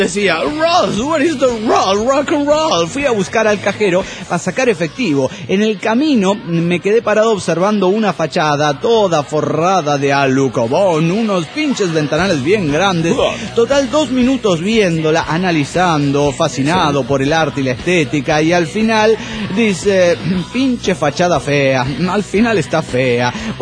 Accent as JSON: {"language": "Spanish", "town": "Teloloapan", "region": "Guerrero", "country": "Mexico", "lives_now": "Phoenix, United States", "said": "de Teloloapán, Guerrero, en Phoenix, Arizona"}